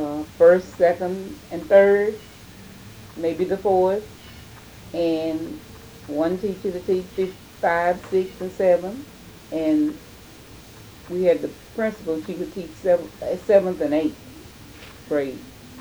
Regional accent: Fulton, Kentucky, United States; I was born in Fulton and raised in Fulton.

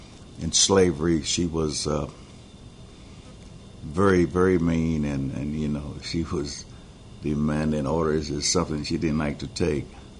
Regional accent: London, United Kingdom; I grew up in North London.

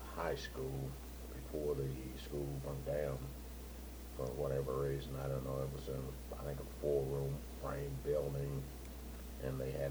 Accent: Columbia, Kentucky, United States; Well, I grew up in Columbia, Kentucky.

